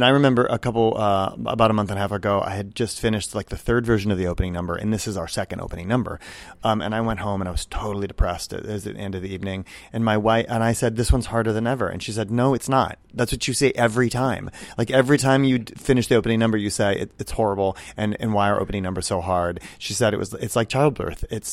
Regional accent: Cincinnati, Ohio, United States; Yeah, so I grew up in Cincinnati.

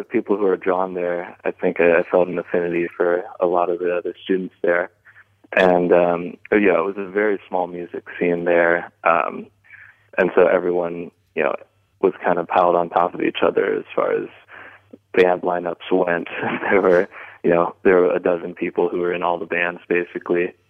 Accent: Leesburg, Virginia, United States; Well, I don't think my hometown Leesburg did much shaping of anything.

